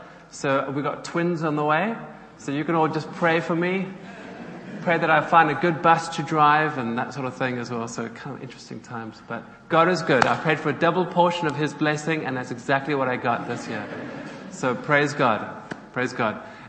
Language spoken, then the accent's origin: English; Cape Town, Western Cape, South Africa; now in Newcastle, United Kingdom; So you can hear from my accent. I'm South African. I come from a little town called Cape Town.